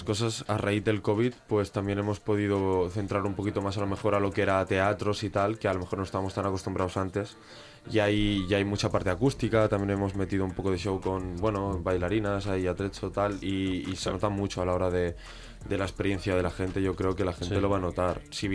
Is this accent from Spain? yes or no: yes; Sabadell, Catalonia, Spain; somos de Sabadell, vivimos en el centro de Sabadell, tampoco vamos a decir aquí que venimos de la ruina.